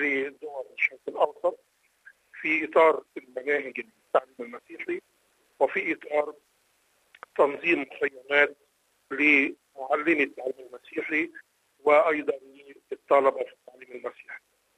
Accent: Egypt; الصعوبات الموجودة حاليا عندنا في مصر

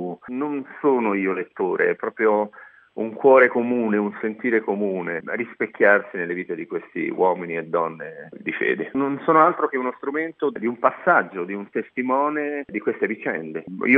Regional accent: Turin, Piedmont, Italy; sono nato e cresciuto a Torino, quindi mi è molto vicino e molto caro

